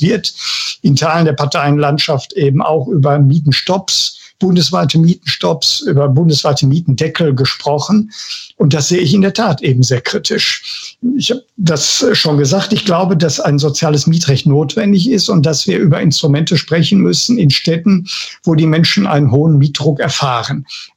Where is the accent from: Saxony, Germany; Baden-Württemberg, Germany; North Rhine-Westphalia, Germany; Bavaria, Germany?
North Rhine-Westphalia, Germany; Bochum; Ich komme aus dem Ruhrgebiet. Ich bin Bochumer.